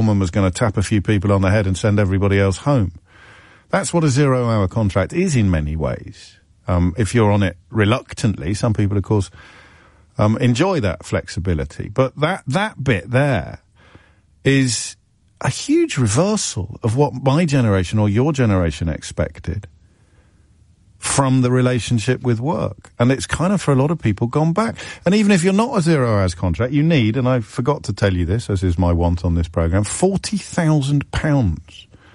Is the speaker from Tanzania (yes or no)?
no; United Kingdom; young people have it harder than ever is so at odds with our kind of rhetorical evolution, isn't it, as British people.